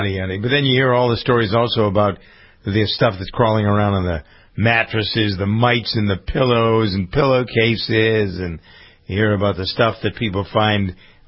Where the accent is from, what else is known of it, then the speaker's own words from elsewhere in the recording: Framingham, Massachusetts, United States; Where I am here in my hometown of Framingham, the real estate market is crazy.